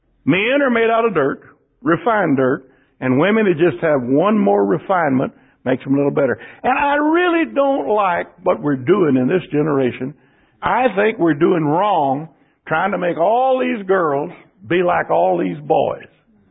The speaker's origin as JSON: {"language": "English", "town": "Dayton", "region": "Ohio", "country": "United States", "tie": "born or raised there", "said": "When I was growing up in Dayton, I had a yellow leather motorcycle jacket."}